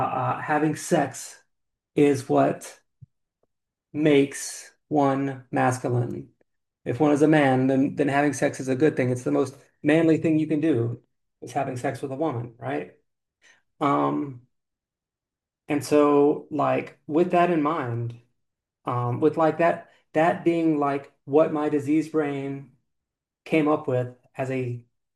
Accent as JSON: {"language": "English", "region": "the South", "country": "United States", "said": "I am originally from the South, the Southern US rather. A very different culture than where I live today."}